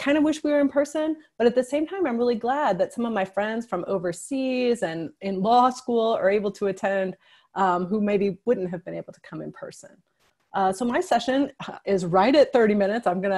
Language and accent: English; St. Louis, Missouri, United States; I'm from St. Louis, Missouri.